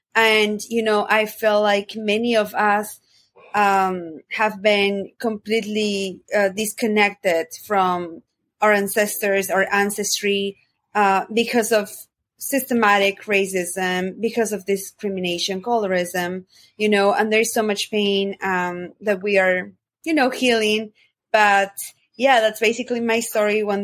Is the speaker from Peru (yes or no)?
yes; Tacna, Peru; I was born and raised in Peru in a very tiny city called Tacna. It's literally in the desert. But my whole family, they come from the Andes and the Altiplano. We are Quechua. We are the people from the Andes.